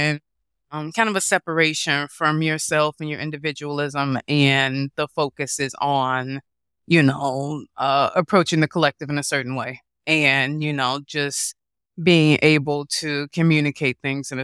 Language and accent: English; Chicago, Illinois, United States; I'm a city girl. I'm from Chicago.